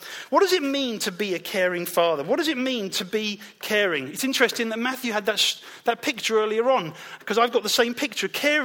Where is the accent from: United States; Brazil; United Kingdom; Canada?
United Kingdom; Peckham, London; I was a boy from Peckham.